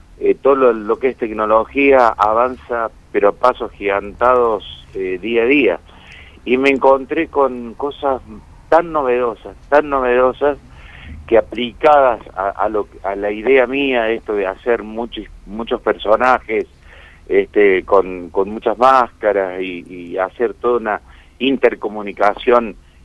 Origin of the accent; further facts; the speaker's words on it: Colazo, Córdoba, Argentina; born there; Yo nací en Colazo, es un pueblo que ahora debe tener... no llega a 2.000 habitantes, está cerca de Oliva, y yo nací ahí